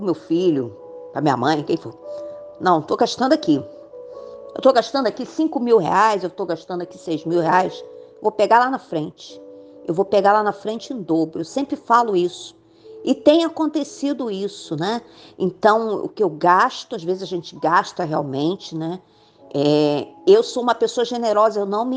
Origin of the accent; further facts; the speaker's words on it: Brazil; now in Copacabana, Brazil; Eu sou brasileira e não desisto nunca.